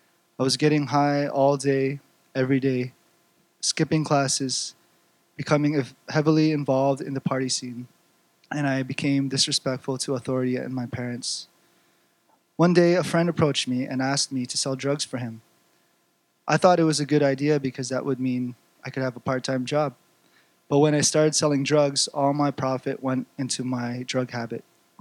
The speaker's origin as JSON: {"language": "English", "town": "Toronto", "region": "Ontario", "country": "Canada", "tie": "born or raised there", "also_born_or_lived": "Philippines", "said": "I grew up in the Greater Toronto Area, or the GTA, as it's commonly called, and after my family immigrated to Canada in the late 80s. I came to BC just a couple years ago."}